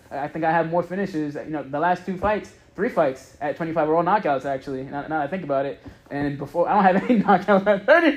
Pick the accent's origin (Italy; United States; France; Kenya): United States; New York; I'm a New Yorker through and through. You know, that's where I came up at.